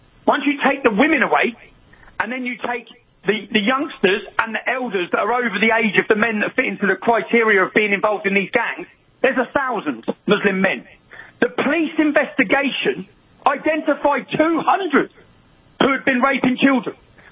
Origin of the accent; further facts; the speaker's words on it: Luton, East of England, United Kingdom; My city is Luton. And what happens, because I've seen it, no one I grew up with in Luton out of my whole generation is left in that town